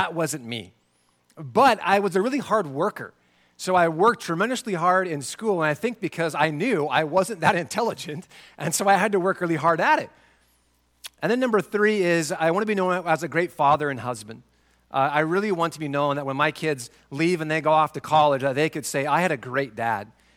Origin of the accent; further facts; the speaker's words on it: Spokane, Washington, United States; So growing up in Spokane, Washington, as a young guy, I loved basketball.